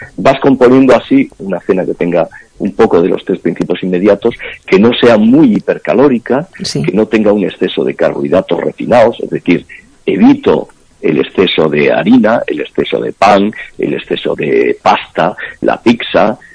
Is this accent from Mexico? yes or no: no; Galicia, Spain; comen las vacas en Galicia, que es mi tierra